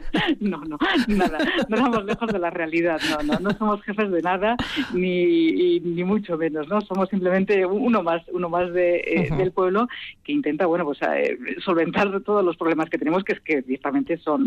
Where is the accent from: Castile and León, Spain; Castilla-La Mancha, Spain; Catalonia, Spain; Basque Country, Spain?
Basque Country, Spain; Guevara; soy, por ejemplo, también presidenta de la Junta Administrativa de mi pueblo, de Guevara